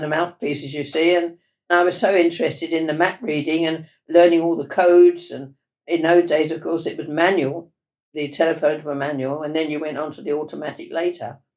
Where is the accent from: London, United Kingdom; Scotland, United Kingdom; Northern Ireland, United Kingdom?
London, United Kingdom; Ilford; born there; I was born in Ilford in Essex.